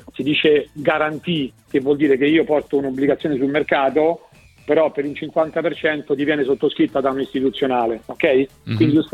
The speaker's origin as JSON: {"language": "Italian", "town": "Rome", "region": "Lazio", "country": "Italy", "said": "anche se io sono romano, devo riconoscere, vivo a Milano 3 volte a settimana"}